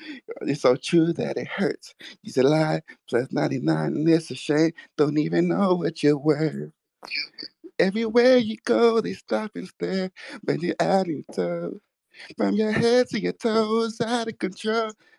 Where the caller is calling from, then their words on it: Los Angeles, California, United States; I'm here in Los Angeles.